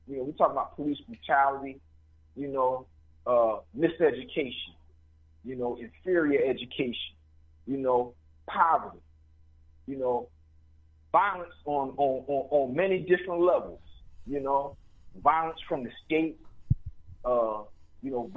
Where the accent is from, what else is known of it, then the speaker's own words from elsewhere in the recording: Florida, United States; also born or lived in Georgia / Philadelphia; I was born here in Philadelphia. I wasn't raised here. I was raised down south in Florida and Georgia, you know.